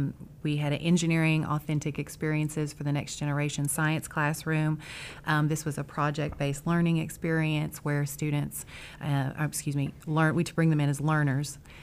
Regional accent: Hazel Green, Kentucky, United States; now in Maysville, United States; Well, originally I'm from Hazel Green, Kentucky. I live now in Maysville.

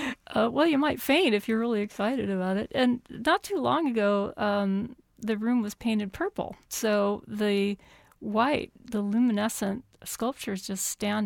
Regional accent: California, United States; oh, I'm from California. Can I go to Kansas?

